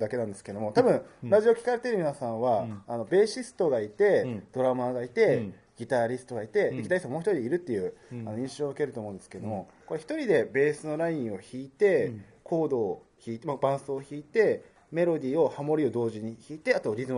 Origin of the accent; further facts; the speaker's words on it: Hokkaido, Japan; また北海道出身なんですけども